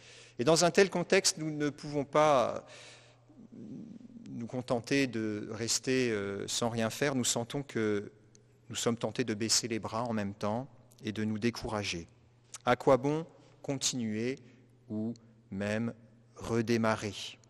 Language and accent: French; Quebec, Canada; semaines de confinement, du moins chez nous au Québec, ça fait 7 semaines.